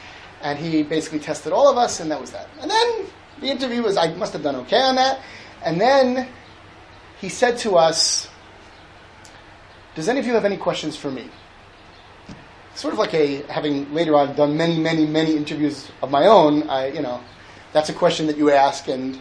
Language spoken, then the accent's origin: English; United States; now in Israel; I went to Israel for the year after high school, and I grew up in America.